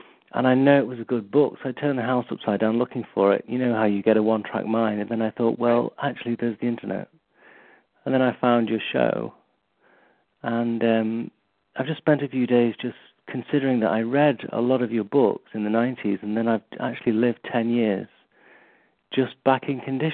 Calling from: London, United Kingdom; I'm calling from London.

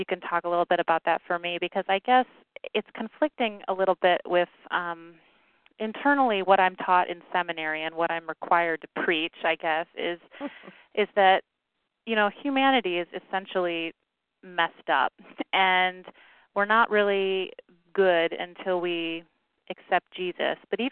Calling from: Ohio, United States; I'm calling from Ohio.

